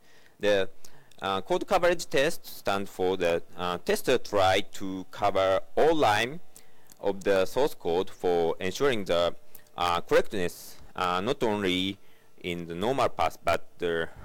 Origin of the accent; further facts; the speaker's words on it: Kanagawa, Japan; I'm from Kanagawa, next to Tokyo, Japan